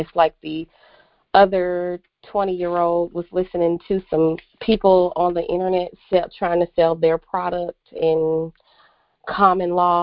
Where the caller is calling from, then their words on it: Georgia, United States; My question is, I'm calling from Georgia